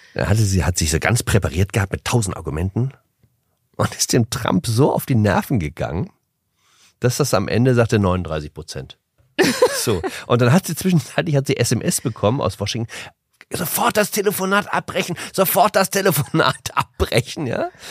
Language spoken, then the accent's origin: German; Northern Germany, Germany; weil ja als Norddeutscher ich auch schnell dann dazu neige, die Silben zu verschlucken